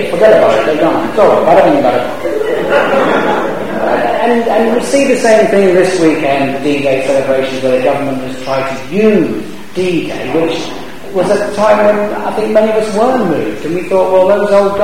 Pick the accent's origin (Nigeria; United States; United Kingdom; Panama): United Kingdom; Aldershot, South East England; I grew up in Aldershot and there was spent ordnance all over the place